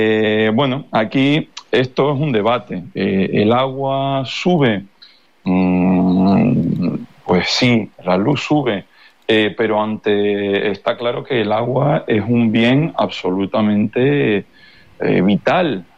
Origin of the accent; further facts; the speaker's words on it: Canary Islands, Spain; nuestra particularidad como canarios no es por querernos diferenciales